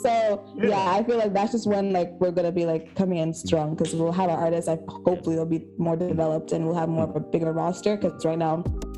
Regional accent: Tanzania; moved away as an adult; also born or lived in Washington DC, United States; now in United States; I grew up in Tanzania, right? Mm. I was born in DC and I left when I was like 7 years old. So like most of primary elementary school all the way to high school, I was in Tanzania. And then I came to DC for university.

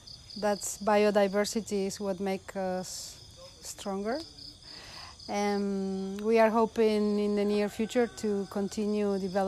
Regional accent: Argentina; English is a second language; I came a long way from Argentina to join this project and try develop it.

